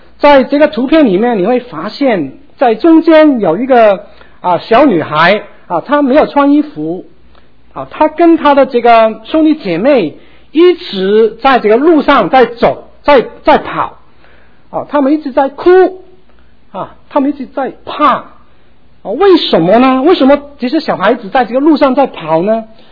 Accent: Hong Kong; now in United States; 在我1973年的时候，我们一家也从香港移民到美国，当时我们也在寻找这个美国梦，我们希望可以得到一个更好的生活。

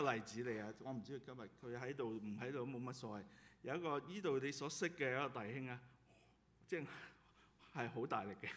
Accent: Hong Kong; 我在香港一路成长

